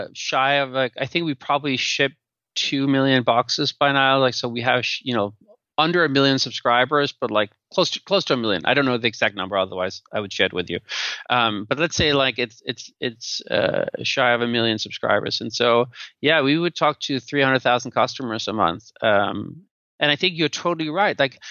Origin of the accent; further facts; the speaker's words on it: Denmark; And now I'm from Denmark, which is like a very equal society.